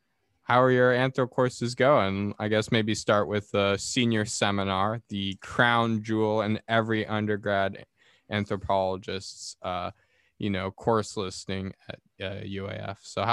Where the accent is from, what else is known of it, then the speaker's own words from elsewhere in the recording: Fairbanks, Alaska, United States; But, you know, growing up in Fairbanks, when it would hit that in May and there was the snow was melting